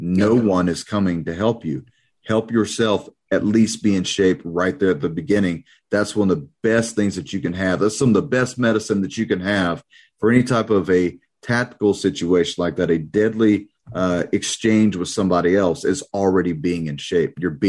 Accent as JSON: {"language": "English", "country": "United States", "said": "As an American, I take offense"}